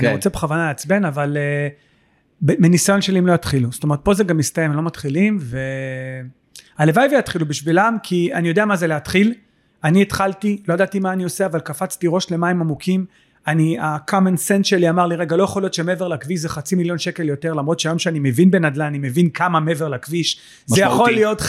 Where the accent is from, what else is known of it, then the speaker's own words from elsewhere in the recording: Holon, Tel Aviv District, Israel; בכל זאת אני חולוני, אז הסוחר שבי יוצא החוצה